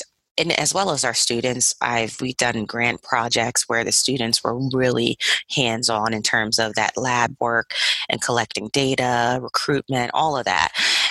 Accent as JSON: {"language": "English", "region": "Delaware", "country": "United States", "said": "that was full circle because I was from Delaware and they hadn't had an occupational therapy program."}